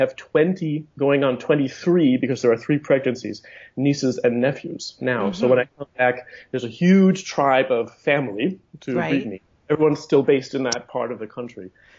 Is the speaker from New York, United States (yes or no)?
no; Milwaukee, Wisconsin, United States; And then I was raised in Milwaukee, which is just, you know, between Chicago and Sheboygan.